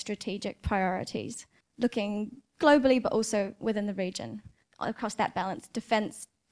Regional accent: New Zealand; now in Australia; I work for the New South Wales government. I'm also a New Zealander and used to live in the East Coast Bays.

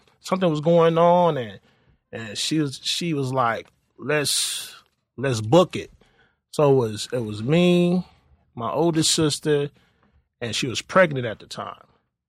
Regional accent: Shreveport, Louisiana, United States; born there; No, I was born in Shreveport.

